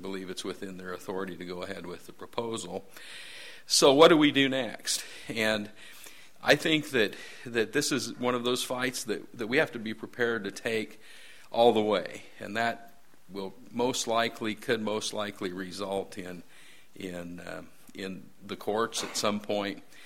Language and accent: English; Nebraska, United States; since I'm from Nebraska, is just a couple comments on the Keystone XL pipeline.